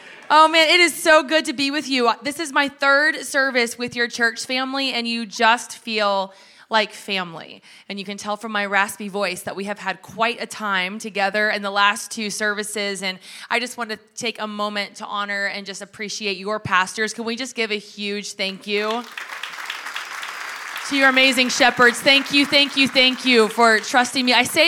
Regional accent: Kentucky, United States; I am from Kentucky. I love to eat. That is a true thing about the South.

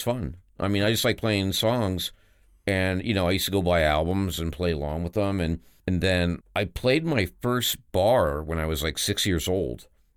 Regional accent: East Coast, United States; I used to play ice hockey when I was a kid because I grew up on the East Coast. We used to have a lot of frozen ponds.

